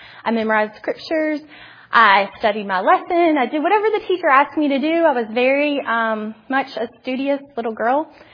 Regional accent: Manita, Virginia, United States; I was born in Manita, Virginia, which is funny because most people don't have a clue where that is.

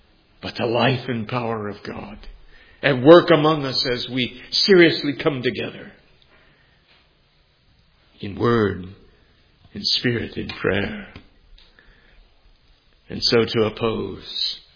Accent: San Antonio, Texas, United States; born or raised there

